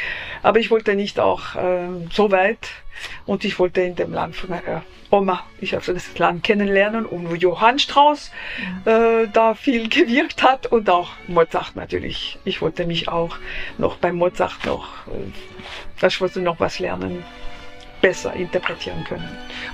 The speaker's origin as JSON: {"language": "German", "region": "Fribourg", "country": "Switzerland", "tie": "born or raised there", "first_language": "French", "second_language": "German", "said": "Mein Deutsch ist nicht perfekt, weil meine Muttersprache ist Französisch. Ich komme aus Fribourg, 30 Kilometer entfernt von Bern, aber wirklich, ich bin total französisch aufgewachsen."}